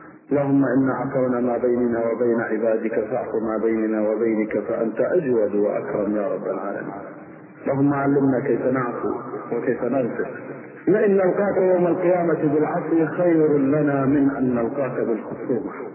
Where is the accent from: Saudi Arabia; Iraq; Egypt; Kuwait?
Kuwait; أنا فلان مسلم من الكويت